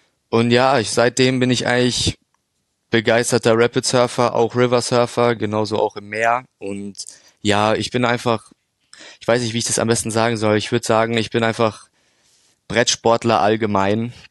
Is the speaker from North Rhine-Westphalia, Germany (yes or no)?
no; Munich, Bavaria, Germany; ich bin 18 Jahre alt, ich komme aus München, gebürtig auch Münchner